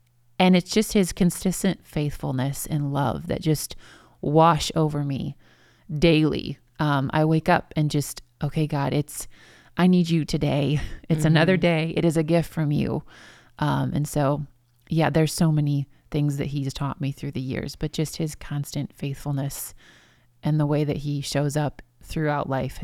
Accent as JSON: {"language": "English", "region": "Ohio", "country": "United States", "said": "Cause he's from Pennsylvania. I'm from Ohio."}